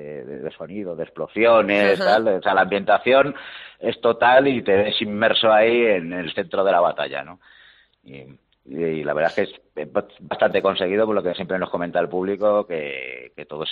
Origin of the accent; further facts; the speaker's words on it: Montalbanejo, Castilla-La Mancha, Spain; como yo soy de Montalbanejo, pues sí. Dije, oye, pues yo tengo un pueblo